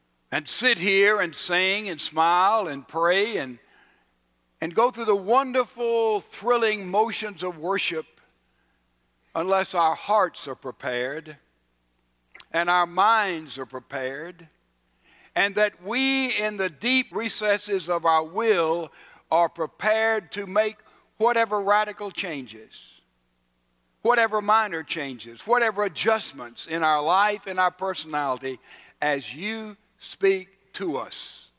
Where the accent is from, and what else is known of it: Mississippi, United States